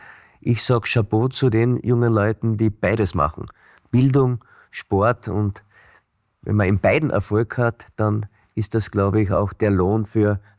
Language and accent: German; Klagenfurt, Carinthia, Austria; Ich bin Kärntner Weidmannsdorfer. Ich möchte meinen Lebensschwerpunkt hier haben.